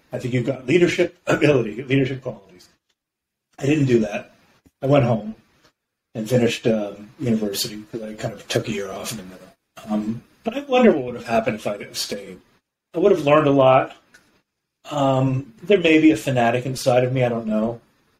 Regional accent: Toronto, Ontario, Canada; As far as my engagement with Judaism, I grew up in Toronto, Canada. I'm, I guess, a third generation Canadian. Grew up Reform

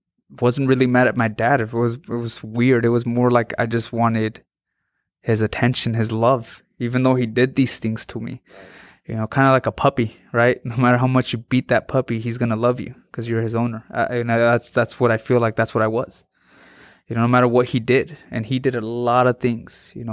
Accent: Mexico; now in United States; You know, I was bullied in Mexico, but the States was worse. You know, over there I was bullied because I was from America. Over here I'm bullied because I'm from Mexico, right?

